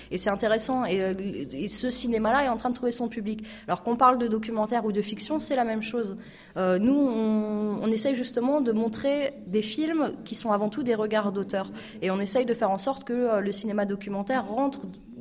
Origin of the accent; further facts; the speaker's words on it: Dol-de-Bretagne, Brittany, France; now in Rennes, France; Moi-même, je suis originaire de Dole. Bon, maintenant, je vis à Rennes